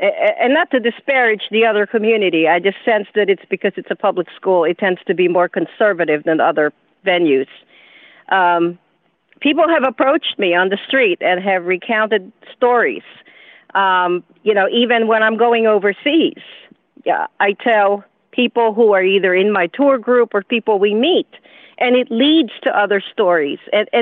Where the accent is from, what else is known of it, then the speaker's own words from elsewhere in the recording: Philippines; from where I grew up in the Philippines, which is my native country of origin, to the present time